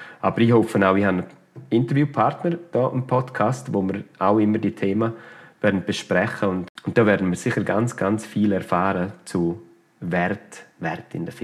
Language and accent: German; Chur, Graubünden, Switzerland; accent: Bündner dialect; Man hört es meinem Bündner Dialekt an. Ich bin von da, ich bin von Chur.